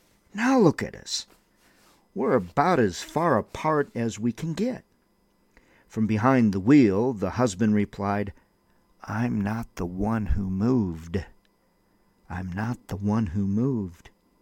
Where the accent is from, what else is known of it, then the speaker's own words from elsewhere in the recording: Windom, Minnesota, United States; now in Albuquerque, United States; I'm a native of Windham, Minnesota, and I so much love my hometown of Windham, which helped build the foundation of my Christian faith.